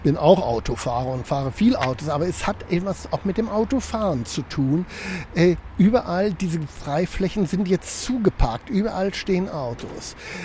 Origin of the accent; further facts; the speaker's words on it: Wuppertal, North Rhine-Westphalia, Germany; ich bin aufgewachsen in Wuppertal nach dem Krieg, als alles verbombt war.